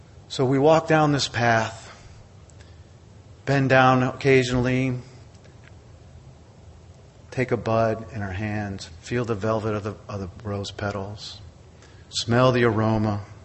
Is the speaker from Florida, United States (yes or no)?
yes; Largo, Florida, United States; I'm from Largo, Florida.